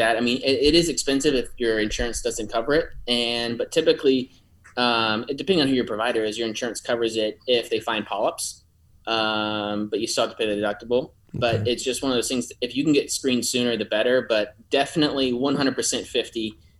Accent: Mooresville, North Carolina, United States; I grew up in Mooresville, so not too far from me.

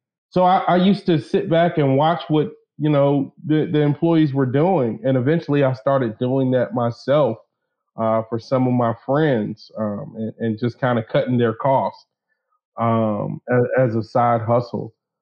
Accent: Durham, North Carolina, United States; I am from Durham, North Carolina, born and raised in the Bull City.

